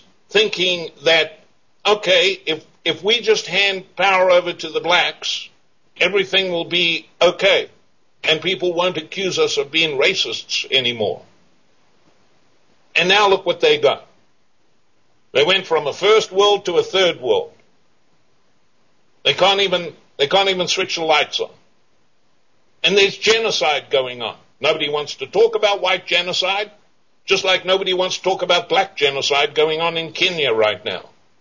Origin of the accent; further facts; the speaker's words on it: Australia; people can't tell the difference of an accent from Africa, from England or Australia. I used to tell, I'm an Australian.